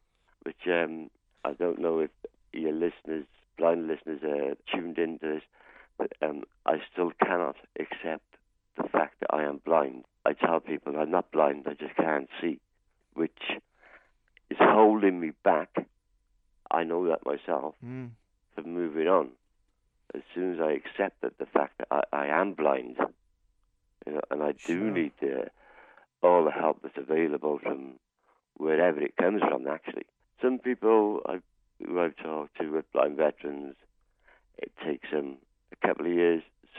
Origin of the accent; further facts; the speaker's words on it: Barry, Wales, United Kingdom; My life has been a bit upside down, but I grew up in Barry all my life.